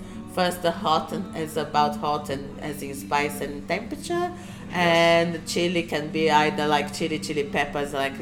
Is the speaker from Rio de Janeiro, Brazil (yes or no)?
no; São Paulo, Brazil; now in London, United Kingdom; I run a blog called Hot in Chile. And I'm from Brazil. I was born in São Paulo.